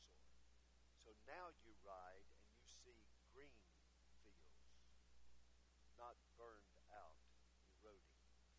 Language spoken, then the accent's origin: English; North Carolina, United States; I'm from North Carolina.